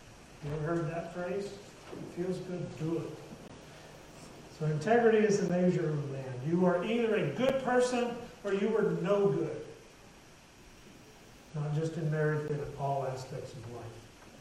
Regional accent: Colorado, United States; I grew up in Southern Colorado, an area of what was once considered the Old West, if you will. Cowboy, Indian type stuff, all that, the ranchers. I grew up in cattle country, farming and ranching in the valleys.

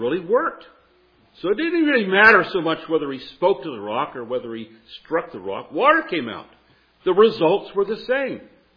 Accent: India; born there; I was born in India on the mission field.

